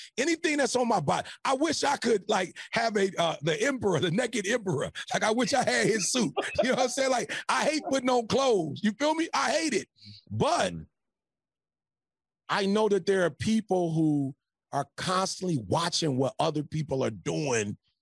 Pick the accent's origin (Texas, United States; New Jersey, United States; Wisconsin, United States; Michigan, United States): Michigan, United States; Detroit; now in California, United States; I drive an Escalade. I'm from Detroit.